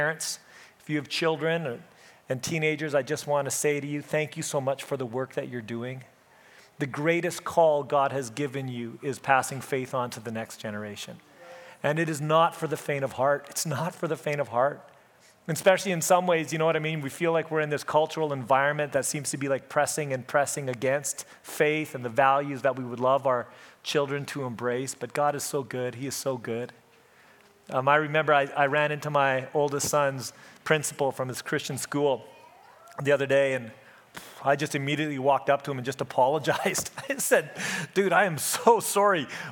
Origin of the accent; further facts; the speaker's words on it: Elkhorn, Manitoba, Canada; I grew up in Manitoba, actually. I grew up in Elkhorn, Manitoba, which is a little community just kind of on the west side of the province.